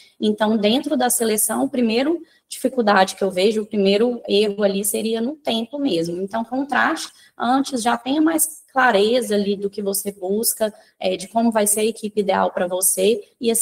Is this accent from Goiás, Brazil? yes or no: yes; Goiânia, Goiás, Brazil; now in Uruaçu, Brazil; sou aqui de Goiânia, da região do estado de Goiás, atualmente minha clínica fica em Uruaçu, onde eu moro já há 4 anos